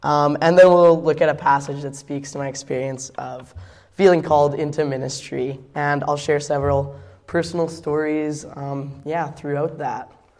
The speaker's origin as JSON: {"language": "English", "town": "Hepburn", "region": "Saskatchewan", "country": "Canada", "said": "I'm actually 21. I'm from Hepburn, Saskatchewan originally."}